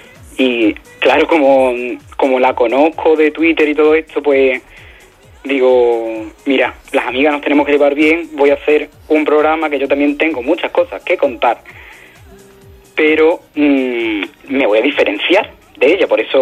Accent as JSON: {"language": "Spanish", "town": "Hinojos", "region": "Andalusia", "country": "Spain", "said": "yo soy de Hinojo, de un pequeño pueblo de la provincia de Huelva, que está en plena comarca de Doñana. O sea, tenemos lo que es la Ría del Rocío, está aquí a media hora, ¿sabes? Mi familia es muy tradicional, rociera, flamenca y cofrade."}